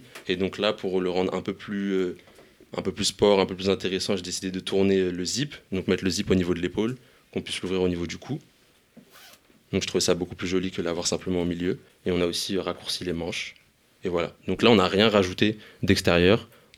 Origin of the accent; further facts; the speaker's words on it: Paris, Île-de-France, France; Genre, moi, je sais que j'ai grandi à Paris, que je vis toujours à Paris.